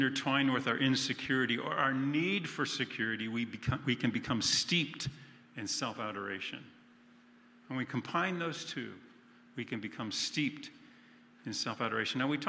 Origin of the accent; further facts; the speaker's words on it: Pennsylvania, United States; I grew up in Lancaster County, very religious county.